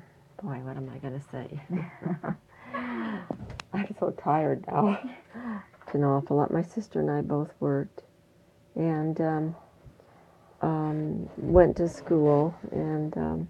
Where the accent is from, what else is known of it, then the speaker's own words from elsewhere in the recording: Fairbanks, Alaska, United States; born there; This is when I came back to Alaska, you know, when I was born in Fairbanks.